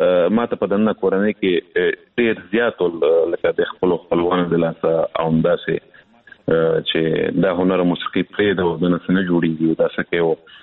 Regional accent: Afghanistan; زه افغان یم زه د افغان په نوم یادېږم.

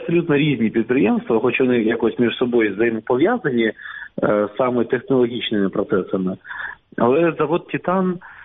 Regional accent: Armyansk, Crimea, Ukraine; Я сам звідти, я з Армянська, я там закінчував школу, там закінчував училище, там перші мої діти народились, звідти в армію пішов в українську

